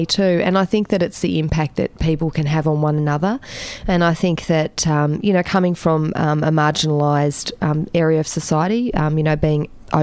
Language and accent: English; Tasmania, Australia; I felt really marginalised as a young person growing up in Tasmania. I came out when I was 19, which was 21 years ago.